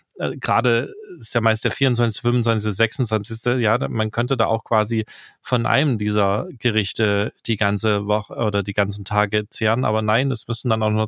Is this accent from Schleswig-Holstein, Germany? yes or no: no; Saxony, Germany; und bei uns in Sachsen glaube ich, ich weiß ehrlich gesagt gar nicht, aber wenn ich so im Kreis gucke, dann ist es tatsächlich eher der Mayo-Kartoffelsalat